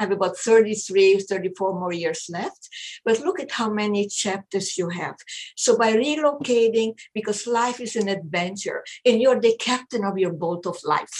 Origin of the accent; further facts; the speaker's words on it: Israel; I grew up in Israel for 9 years.